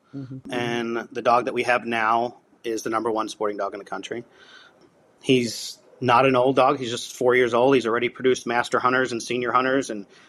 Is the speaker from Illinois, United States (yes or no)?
no; New York, United States; I grew up in New York. I was the only one in my family to hunt.